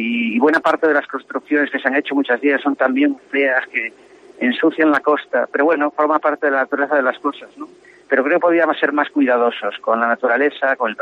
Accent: Vigo, Galicia, Spain; also born or lived in Santiago de Compostela; la imagen que yo recordaba de cuando era niño y adolescente, tanto en Vigo, como en Santiago, como en Ocarvallino, donde iba a pasar los veranos con mi abuelo

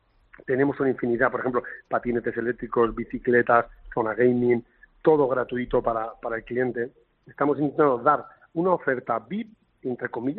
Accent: Alicante, Valencian Community, Spain; Yo, por ejemplo, soy de Alicante. Vivo en Alicante

